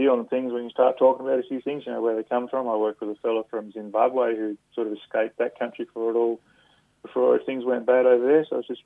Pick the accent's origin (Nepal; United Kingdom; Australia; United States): Australia; Western Australia; now in Perth, Australia; I grew up in the Midwest of WA and spent a fair bit of time out on sheep station for a few years out there